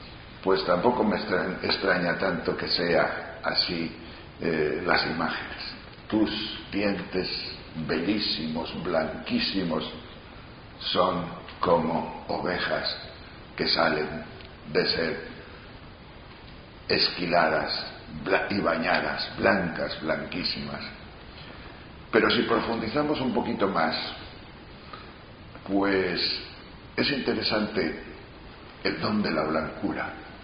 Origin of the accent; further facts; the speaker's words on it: Castile and León, Spain; pero soy de una cultura muy pastoril. En mi pueblo, yo soy de un pueblo de la provincia de León, que siempre a lo largo de los siglos ha tenido como industria, porque mi pueblo no tenía terreno, como industria ha tenido lo que podríamos llamar la mesta, es decir, la trashumancia